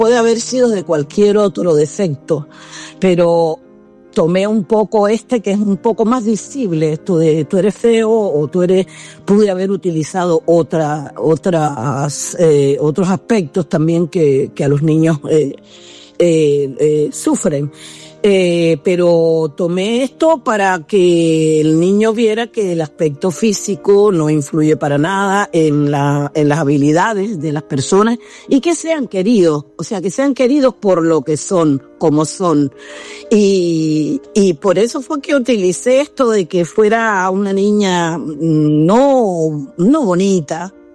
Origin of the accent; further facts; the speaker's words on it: Cuba; also born or lived in Chile; en Cuba, que es mi país de origen, es distinto como se ve la situación del bullying.